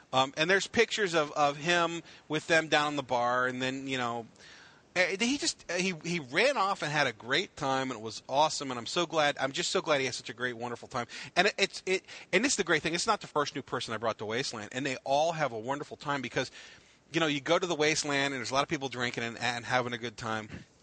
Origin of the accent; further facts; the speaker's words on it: Ireland; I'm Irish.